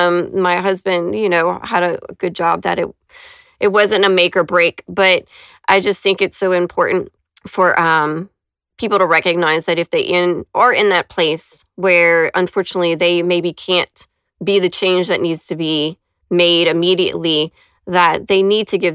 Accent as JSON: {"language": "English", "region": "Louisiana", "country": "United States", "tie": "born or raised there", "said": "coming back to my hometown, which again is a really small town in Louisiana, so we're very rural practices."}